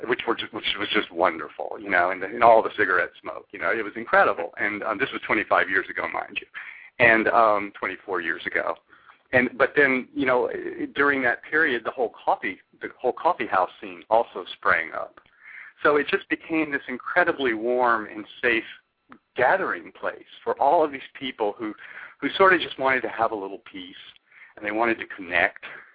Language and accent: English; Kentucky, United States; And I'm originally from Kentucky, which is, you know, I guess that's far enough south for me to be considered a Southerner.